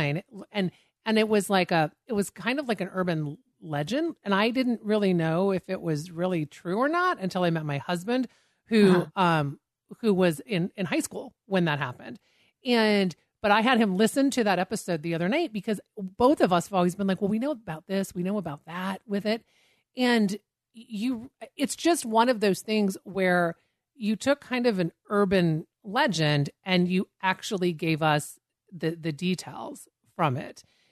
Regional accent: Washington, United States; so I grew up in Washington State

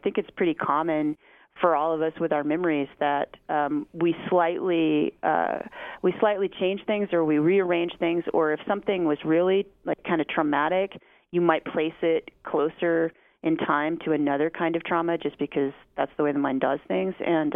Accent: Oklahoma, United States; which I didn't know personally any oil barons growing up in Oklahoma

